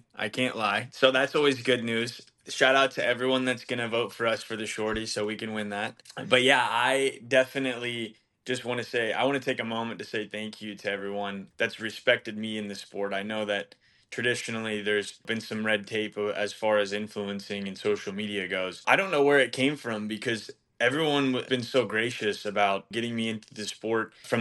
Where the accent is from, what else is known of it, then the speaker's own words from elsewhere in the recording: Midwest, United States; the Kentucky Derby for me was always the pinnacle of horse racing, obviously, growing up in the Midwest so close to the track.